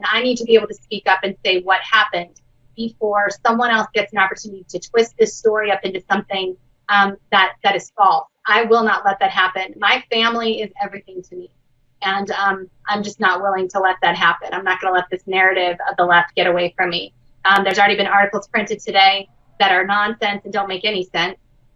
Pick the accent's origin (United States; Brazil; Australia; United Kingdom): United States; Colorado; That's the kind of strength we have in my hometown. That's the kind of strength we have in Colorado